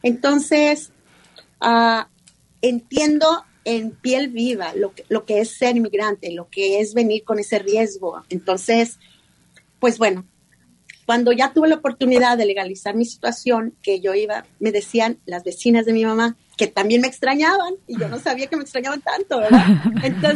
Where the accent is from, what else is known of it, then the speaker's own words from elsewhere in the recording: Torreón, Coahuila, Mexico; moved away as an adult; now in Chicago, United States; Yo soy orgullosamente mexicana, del norte de del país, de Torreón, Coahuila.